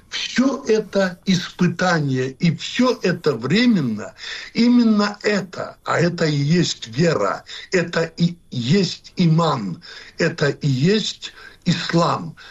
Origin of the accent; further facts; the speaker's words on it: North Caucasus, Russia; Единственное, что я знаю, мы кавказцы, у нас не было обращения друг к другу на «вы»